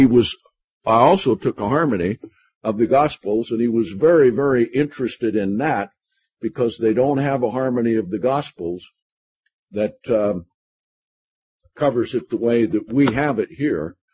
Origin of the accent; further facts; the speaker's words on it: Seattle, Washington, United States; born there; I was born in Seattle 74 and a half years ago.